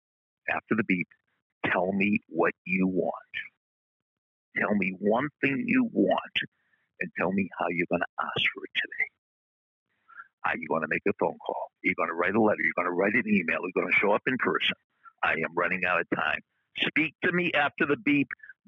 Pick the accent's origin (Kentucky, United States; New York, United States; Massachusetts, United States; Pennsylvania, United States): Massachusetts, United States; is specially dedicated to all of my friends at Berkshire Hathaway Page Realty in Massachusetts, my home state.